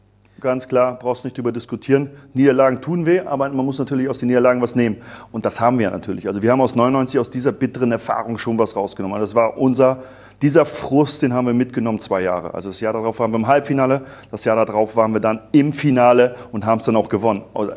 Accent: East Germany, Germany; ich komme aus dem Osten

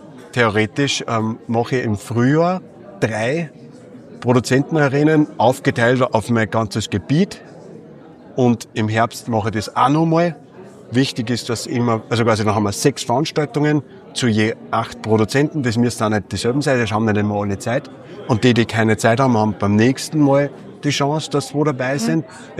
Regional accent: Pechgraben, Upper Austria, Austria; Im Pechgraben, wo ich herkomme

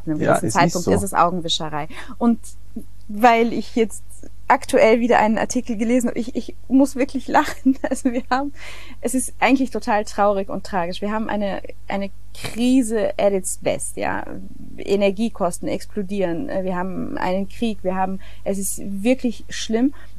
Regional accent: Germany; Darf ich als Deutsche hier den Bundespräsidenten wählen?

